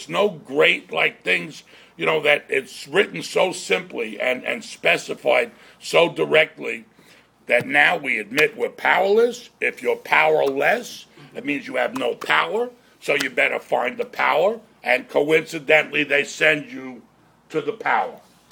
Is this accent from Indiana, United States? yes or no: no; New York, United States; I'm from New York, in case you have a hearing problem.